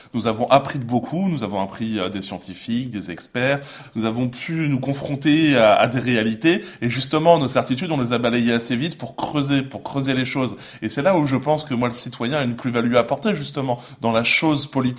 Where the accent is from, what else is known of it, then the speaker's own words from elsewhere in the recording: France; nous sommes des Français comme les autres